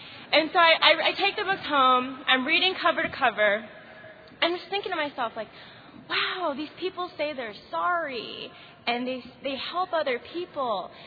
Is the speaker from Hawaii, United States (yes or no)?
no; Las Vegas, Nevada, United States; So I'm originally from Las Vegas, and when I meet people in the program, they're like, oh, okay, I understand why you're an alcoholic, because you're from Vegas.